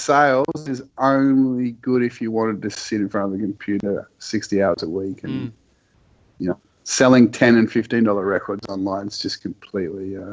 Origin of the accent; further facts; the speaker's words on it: Melbourne, Victoria, Australia; I mean, I grew up in Melbourne, so I kind of know Melbourne really well.